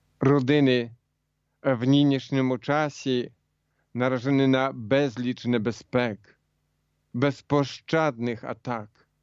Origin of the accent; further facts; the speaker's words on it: Poland; кожну родину в Польщі, я сам з Польщі, кожну родину в Європі і у світі.